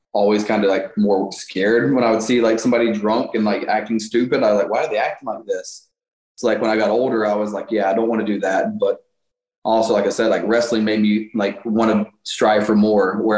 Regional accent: Toronto, Ontario, Canada; My hometown? Come on. You're going to my hometown?

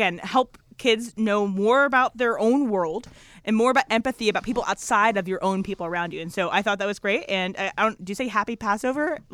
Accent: Fredericksburg, Virginia, United States; So I grew up in Fredericksburg, Virginia, and a lot of people in my area were Catholic. I did not have a lot of people that I knew that were Jewish.

